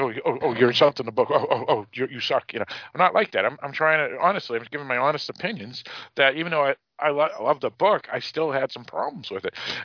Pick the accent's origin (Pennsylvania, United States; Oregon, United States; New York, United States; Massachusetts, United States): Massachusetts, United States; now in New Hampshire, United States; even though I'm from New England and I live in New Hampshire and I grew up in Massachusetts